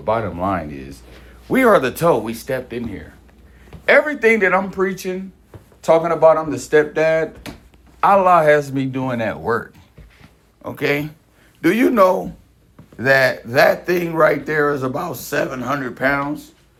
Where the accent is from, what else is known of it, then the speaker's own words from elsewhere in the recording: Indiana, United States; Okay, I'm from Indiana.